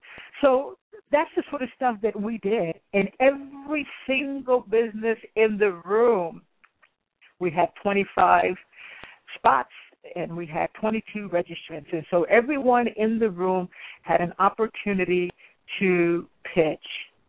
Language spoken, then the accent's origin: English; Illinois, United States; And if you don't know this and you're not in California, I'm actually from Illinois.